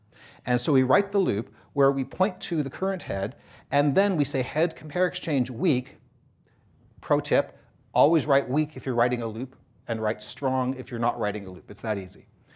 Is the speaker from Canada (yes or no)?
yes; Canada; Actually, it's not. I am Canadian. I should not be making Canadian jokes.